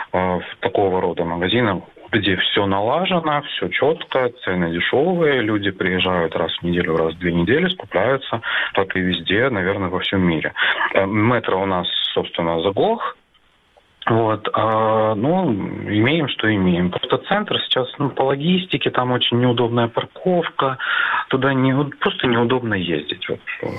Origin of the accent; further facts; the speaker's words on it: Simferopol, Crimea, Ukraine; Здравствуйте, я из Симферополя.